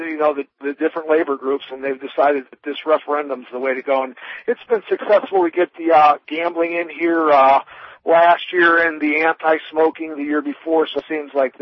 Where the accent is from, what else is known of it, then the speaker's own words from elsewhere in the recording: Pennsylvania, United States; You know, I'm originally from Pennsylvania. My parents still live there